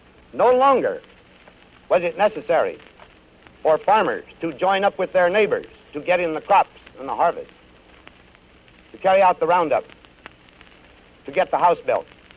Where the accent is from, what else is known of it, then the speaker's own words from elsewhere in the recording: Abilene, Kansas, United States; the proudest thing I can claim is that I am from Abilene.